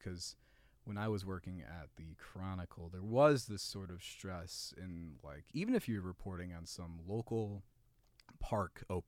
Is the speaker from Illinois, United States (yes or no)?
yes; St. Charles, Illinois, United States; I'm from St. Charles.